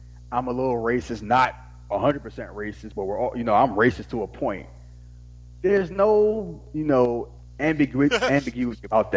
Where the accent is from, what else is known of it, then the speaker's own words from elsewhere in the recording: Philadelphia, Pennsylvania, United States; there's no way in the world, I'm black, I'm from Philly.